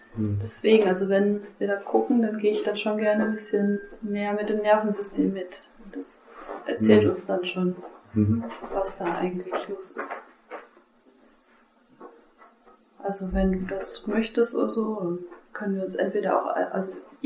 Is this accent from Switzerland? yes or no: no; Northern Germany, Germany; born there; Also gebürtig bin ich in Deutschland geboren, hier im Norden. Meine Mutter ist Deutsch, mein Vater ist Englisch und wir sind immer wieder umgezogen. Dann haben wir auch kurz in England gelebt und deswegen dieser Kuddelmuddel, wenn ich spreche.